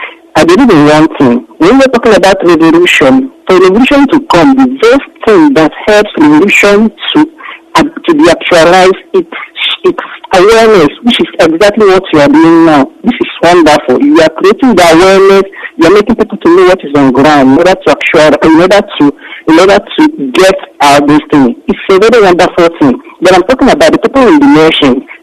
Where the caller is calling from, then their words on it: Switzerland; I'm coming from Switzerland.